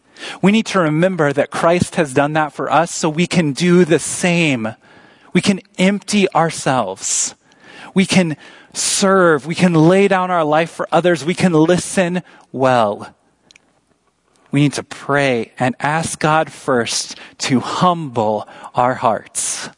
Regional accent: Missouri, United States; now in Iowa, United States; We're both from Missouri.

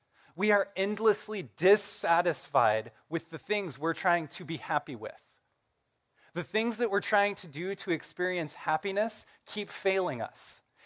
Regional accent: Missouri, United States; I'm from Missouri, and they have mosquitoes in Missouri.

